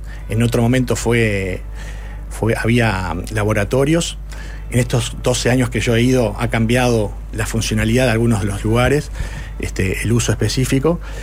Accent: Uruguay; como uruguayos

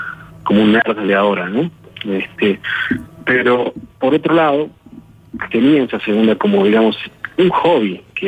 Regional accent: Uruguay; Mi sueño es grabar en mi país, en Uruguay.

